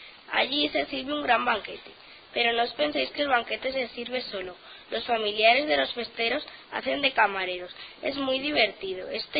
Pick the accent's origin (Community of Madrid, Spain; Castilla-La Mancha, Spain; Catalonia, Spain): Castilla-La Mancha, Spain; Valdemeca; Mi pueblo, Valdemeca.